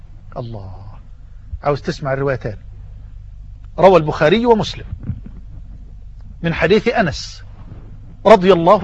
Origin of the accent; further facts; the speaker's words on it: Egypt; يعني بلغتنا في بلهجتنا في مصر حفان مية كده